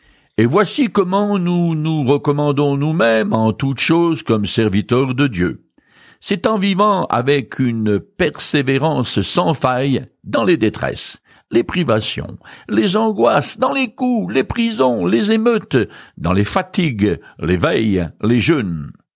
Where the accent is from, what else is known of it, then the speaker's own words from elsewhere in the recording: France; Moi, je suis né français et un peu rétro. Sans être trop présomptueux, je crois que je pourrais encore mourir pour la France, mon pays d'origine.